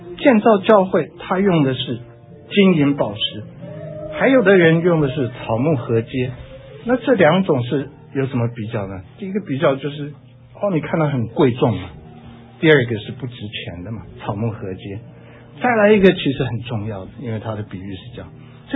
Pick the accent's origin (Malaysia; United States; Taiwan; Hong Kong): Taiwan; 以前我小时候在台湾的时候，我们在天主教里面